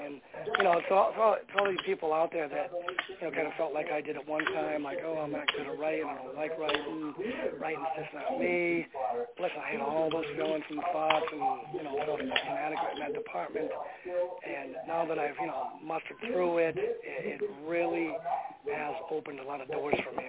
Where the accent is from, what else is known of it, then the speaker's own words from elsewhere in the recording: Hartford, Connecticut, United States; born there; I was born January in Hartford, Connecticut, which is the capital of Connecticut.